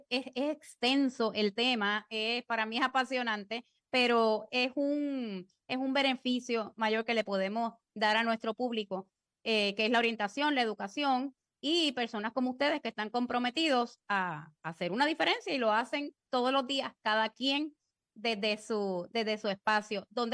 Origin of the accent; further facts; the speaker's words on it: Puerto Rico; como yo estoy aquí en Puerto Rico y soy puertorriqueña